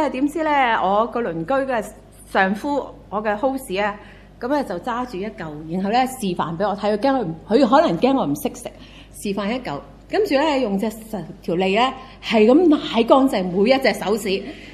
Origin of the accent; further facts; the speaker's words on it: China; 你用筷子，我哋中國人用筷子食啦